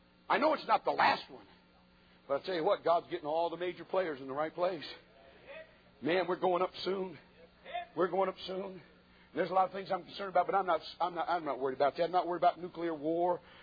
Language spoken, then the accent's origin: English; United States; But I'm an American.